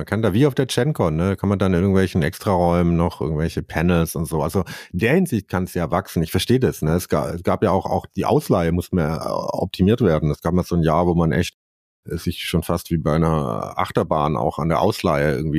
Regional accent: Berlin, Germany; auch als Berliner mit Familie da Besucher vorbeizuschauen

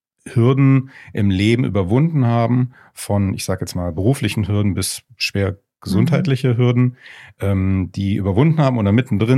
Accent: Hilden, North Rhine-Westphalia, Germany; born there; also born or lived in Hamburg; now in Berlin, Germany; komme gebürtig aus der Gegend von Düsseldorf bei Hilden, vielleicht kennen das ja ein paar Leute, und bin 2009 über Umwege Hamburg dann nach Berlin gezogen.

